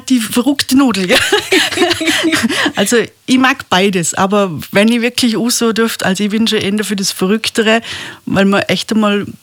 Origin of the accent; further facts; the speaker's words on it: Feldkirch, Vorarlberg, Austria; ich komme aus Feldkirch